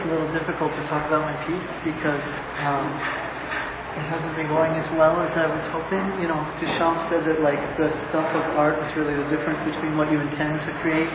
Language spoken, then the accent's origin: English; New York City, New York, United States; I grew up in the Lower East Side, and, like, you know, in my whole life, every Saturday in the summer, you know, from like May until September, there were concerts in the park